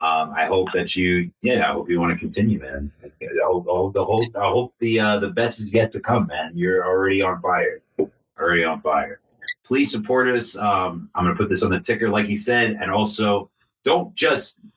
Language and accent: English; South Africa; I'm South African.